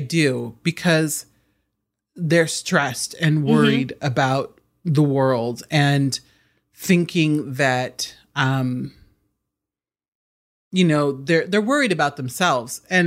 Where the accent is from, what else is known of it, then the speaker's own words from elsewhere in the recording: Nebraska, United States; and I'm from Nebraska, so I'm not denigrating these places. Mm-hmm. I'm from the Midwest.